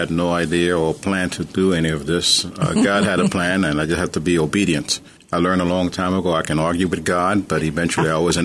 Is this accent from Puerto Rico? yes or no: yes; Puerto Rico; also born or lived in New York; now in Ferguson, United States; I'm from New York. Originally, I'm from Puerto Rico. But I was in New York during the 60s and 70s when we had unrest there.